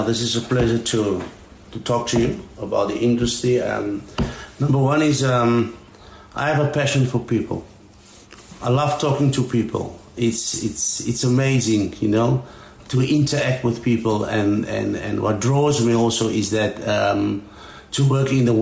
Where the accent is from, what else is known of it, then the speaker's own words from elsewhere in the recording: Johannesburg, Gauteng, South Africa; I'm from Johannesburg, but see, how's life here in the mountains?